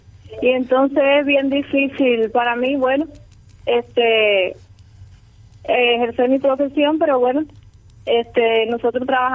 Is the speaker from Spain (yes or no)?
no; Palma Soriano, Santiago de Cuba, Cuba; Bueno, nosotros somos de Palma Soriano.